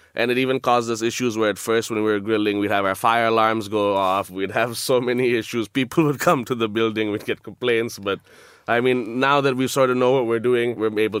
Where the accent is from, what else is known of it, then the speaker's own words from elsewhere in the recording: Indonesia; now in London, United Kingdom; I am just come to London and I'm here to stay. And I do have plans of opening other concepts here. I mean, I'm from Indonesia.